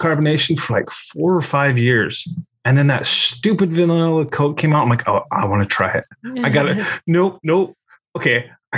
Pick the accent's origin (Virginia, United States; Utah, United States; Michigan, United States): Utah, United States; I'm from Utah, where I didn't even start drinking beer until I was like 30, you know?